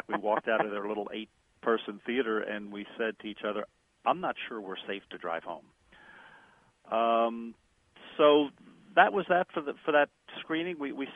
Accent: Coronado, California, United States; I'm from Coronado.

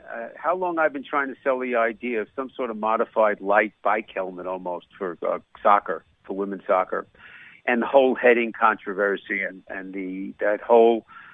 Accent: New York, United States; accent: New York; You know, I'm a New Yorker. I practice my New York accent once a week.

